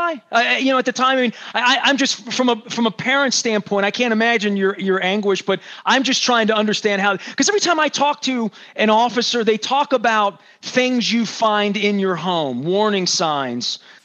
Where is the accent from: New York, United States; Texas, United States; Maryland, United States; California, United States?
Maryland, United States; Baltimore; now in Perry Hall, United States; But, you know, I grew up in East Baltimore.